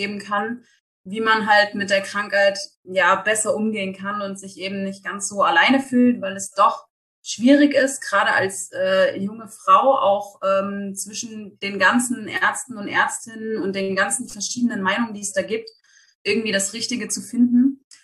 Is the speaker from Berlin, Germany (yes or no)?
no; Eschwege, Hesse, Germany; now in Erfurt, Germany; ich bin 27 Jahre alt. Ich komme ursprünglich aus Eschwege, lebe aber inzwischen in Erfurt